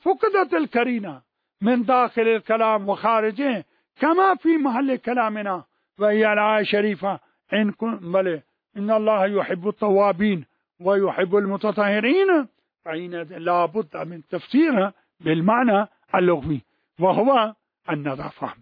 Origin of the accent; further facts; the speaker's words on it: Najaf, Najaf Governorate, Iraq; هذا عندنا في النجف يكون أبو رقبة